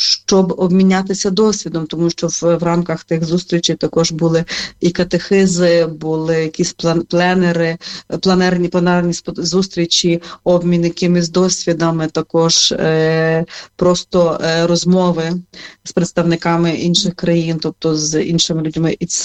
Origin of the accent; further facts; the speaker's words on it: Lviv, Lviv Oblast, Ukraine; коли я, наприклад, сказала, що я зі Львова